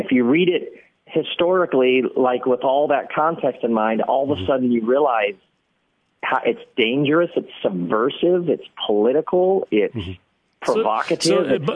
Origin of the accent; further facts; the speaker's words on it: Okemos, Michigan, United States; my mom grew up in Los Angeles, so I grew up in Okemos, Michigan, visiting Los Angeles as a kid even.